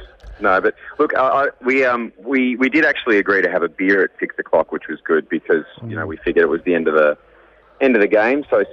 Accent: Cobram, Victoria, Australia; is nice, because that's my hometown.

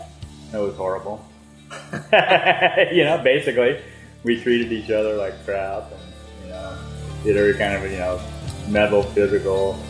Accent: Portland, Oregon, United States; I grew up in Portland.

